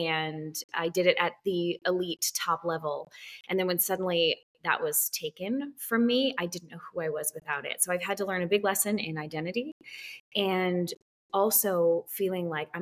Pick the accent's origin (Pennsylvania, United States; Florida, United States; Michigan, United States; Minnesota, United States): Minnesota, United States; born there; also born or lived in New York; now in Nashville, United States; I was born in Minnesota, and I had a big break when I was 21 to pursue my dream of being on Broadway. I moved to New York